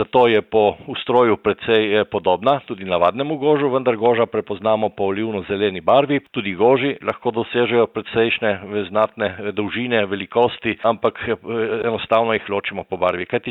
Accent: Littoral–Inner Carniola, Slovenia; No in jaz sem doma iz Zgornje Pivke in ker tam spremljam živi svet že več kot 50 let

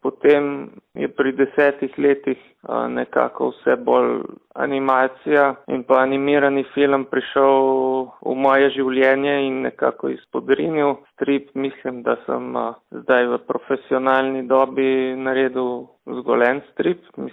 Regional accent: Sevšček, Inner Carniola–Karst, Slovenia; Odraščal sem v Sevščku pri Cerknici. To je rojstni kraj Maksima Gasparja, tako da kar zanimiva vas

